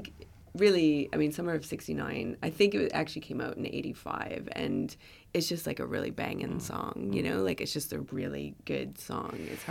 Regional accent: Canada; moved away; when I moved over here from Canada, like Lent is not really sort of a thing in most parts of Canada.

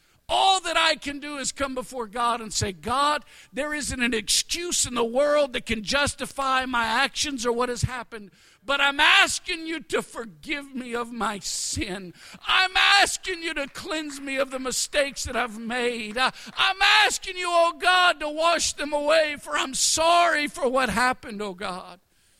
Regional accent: Texas, United States; And, you know, I'm from Texas.

